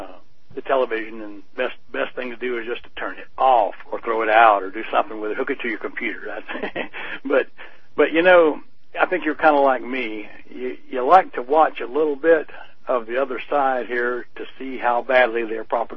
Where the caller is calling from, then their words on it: South Carolina, United States; And I'm calling from South Carolina.